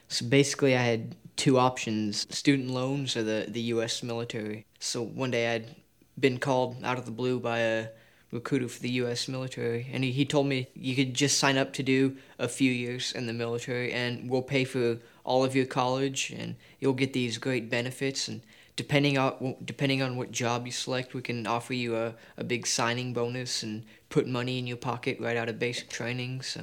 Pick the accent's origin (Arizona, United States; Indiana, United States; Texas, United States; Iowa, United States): Texas, United States; San Angelo; I grew up in San Angelo, Texas. A small town, I guess, about 85,000 people.